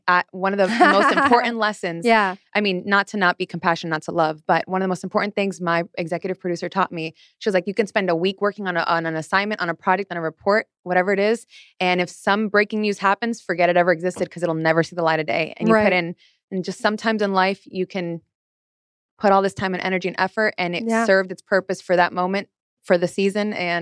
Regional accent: Miami, Florida, United States; I'm from Miami and I'm Cuban and we like to party and like to dance and, you know, go to cultural events.

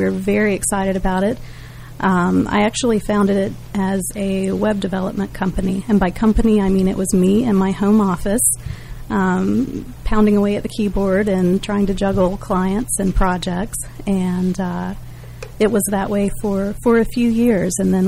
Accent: Tifton, Georgia, United States; also born or lived in Marietta; I'm actually from South Georgia, from Tifton, and had lived in Marietta high school years.

